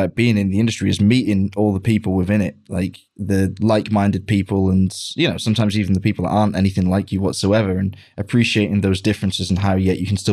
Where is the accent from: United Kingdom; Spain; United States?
United Kingdom; England; moved away as an adult; now in Germany; I miss my hometown. I'll probably never go back to live in England. I got a German girlfriend. I'm probably going to stay here for the rest of my life, but I'll always, always rank flying home over the Peak District and landing in Manchester